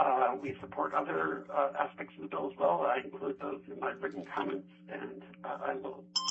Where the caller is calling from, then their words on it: Fairbanks, Alaska, United States; I'm calling from Fairbanks on behalf of the Alaska Public Interest Research Group.